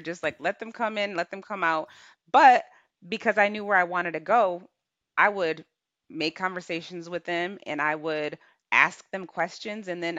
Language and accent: English; Hartford, Connecticut, United States; And my style is not like, you know, how we grew up in Hartford.